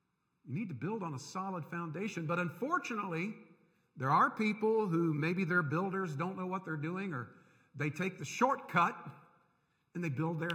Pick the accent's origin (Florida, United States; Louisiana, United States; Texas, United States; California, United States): Florida, United States; Tampa; I grew up in Tampa, Florida. Where I grew up, there was no rich soil.